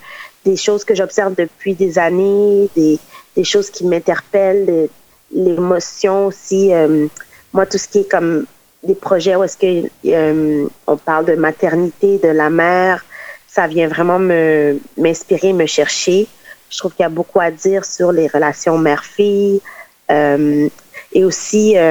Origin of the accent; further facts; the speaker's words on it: Canada; born there; je suis aussi issue de la diversité. Je suis née au Canada de parents haïtiens, donc je suis d'origine haïtienne.